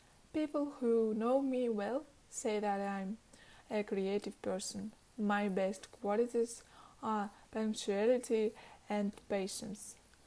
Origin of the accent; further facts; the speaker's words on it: Kostroma, Kostroma Oblast, Russia; I am 18 years old. I was born in 2002. I am from Kostroma. The city is located on the Volga River. I come from a small family. I live with my mother, my father.